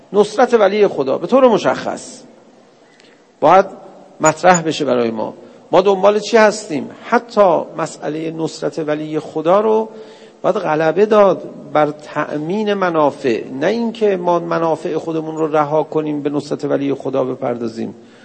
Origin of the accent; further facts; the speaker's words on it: Iran; گفتم بابا ما از ایران اومدیم دیگه، ما از کجا؟ مریخ که نیومدیم.